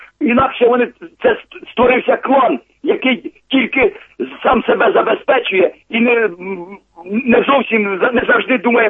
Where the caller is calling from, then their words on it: Poltava Oblast, Ukraine; Я із Полтавської області